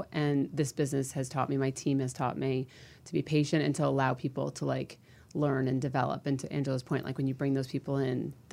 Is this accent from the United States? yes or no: yes; Connecticut, United States; which I'm from Connecticut